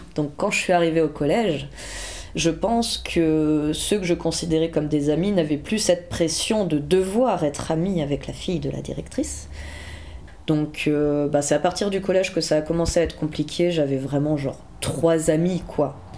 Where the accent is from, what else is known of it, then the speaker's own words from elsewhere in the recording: Blois, Centre-Val de Loire, France; Je suis née à Blois. Et donc, j'ai grandi là-bas, j'ai fait mon collège et mon lycée là-bas.